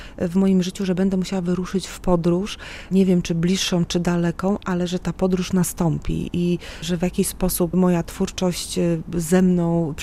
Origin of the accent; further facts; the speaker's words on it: Wrocław, Lower Silesian Voivodeship, Poland; born there; I ja, będąc urodzona na Dolnym Śląsku, wrocławianką z urodzenia